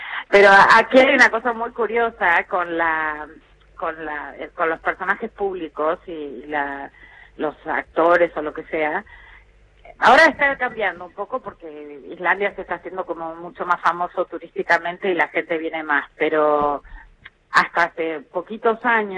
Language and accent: Spanish; Adrogué, Buenos Aires Province, Argentina; Nací en Capital, pero pasé mi infancia en zona sur, en Adrogué, y después también estuve en zona norte.